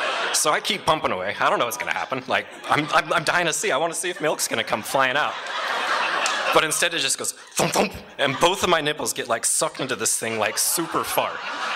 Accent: Idaho, United States; now in California, United States; Now, when I first moved to California, I grew up in Idaho, and I wrote, and I was very creative.

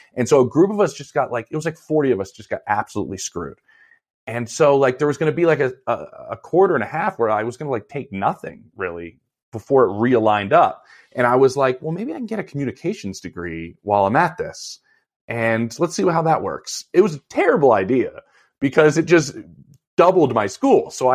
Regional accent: Philadelphia, Pennsylvania, United States; So I grew up in Philadelphia. My family's from Chicago.

